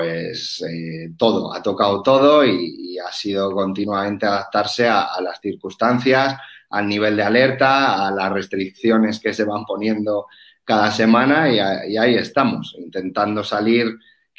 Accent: Community of Madrid, Spain; now in Ávila, Spain; yo ya sabéis que soy madrileño, pero ahora sí que con la situación que tenemos, pues sí estoy más tiempo por Ávila.

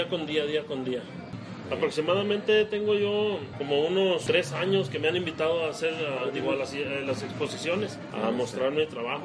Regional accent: Chalchihuites, Zacatecas, Mexico; Yo soy chachihuitense 100%. Así es. Admiro mucho mi pueblo, su estructura, su forma y figura de ser de la gente.

